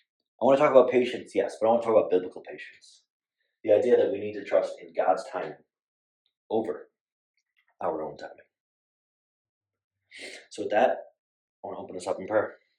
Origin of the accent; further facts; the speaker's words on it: New York, United States; I'm your typical 27-year-old New Yorker, born and raised in New York, who's far too aggressive of a driver, and works in the city in construction.